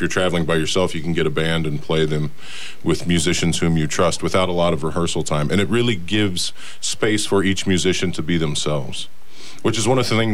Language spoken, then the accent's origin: English; Lafayette, Louisiana, United States; Which is a real honor for me, because growing up in Lafayette, any of us who were into anything remotely interesting, you know, Dickie was the hero.